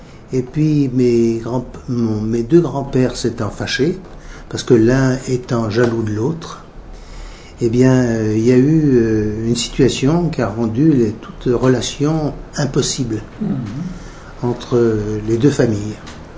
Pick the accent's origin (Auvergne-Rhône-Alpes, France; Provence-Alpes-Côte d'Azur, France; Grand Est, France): Auvergne-Rhône-Alpes, France; Lyon; Je suis lyonnais. Je suis même du 7e arrondissement. Je suis né à Gerland